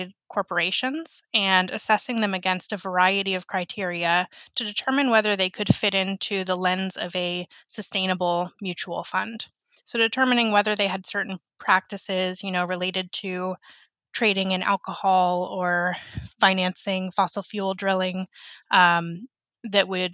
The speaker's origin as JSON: {"language": "English", "region": "Vermont", "country": "United States", "tie": "born or raised there", "said": "Yeah, growing up in Vermont, sustainability was really prevalent throughout the business community"}